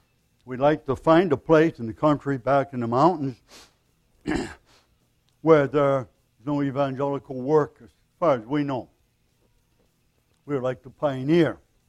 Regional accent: Milwaukee, Wisconsin, United States; Because I'm from Milwaukee and we came here.

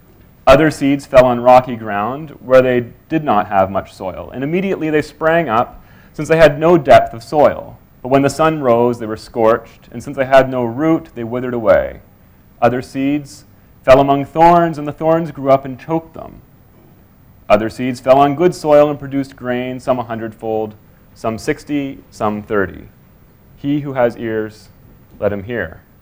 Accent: Fredericton, New Brunswick, Canada; also born or lived in St. John's; So I grew up there in Fredericton, went to an assembly my whole life, and I then did my master's even further out in St. John's.

